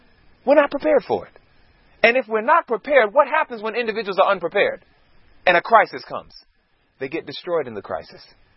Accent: Queens, New York, United States; Born and raised in Queens, New York, born and raised in a home that we did not hear anything about Jesus.

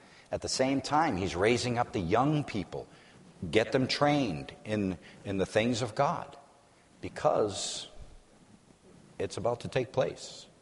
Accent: Massachusetts, United States; I'm from Massachusetts. Oh, it's New England. It's tough.

